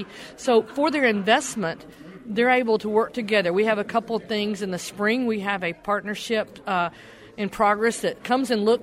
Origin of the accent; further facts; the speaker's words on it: Sweetwater, Tennessee, United States; I'm from Sweetwater, Tennessee.